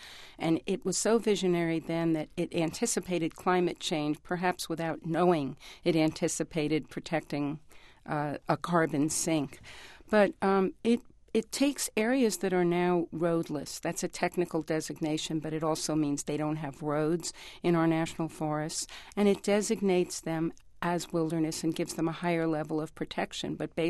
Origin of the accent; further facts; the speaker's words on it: New York, United States; also born or lived in California; I grew up in New York. I lived in California for about 10 years, 10 really wonderful years.